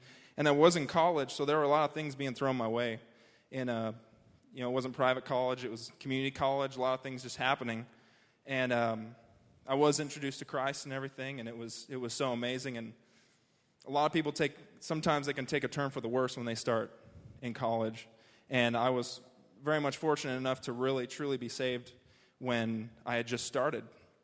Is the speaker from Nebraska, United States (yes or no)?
yes; Nebraska, United States; I am from Nebraska.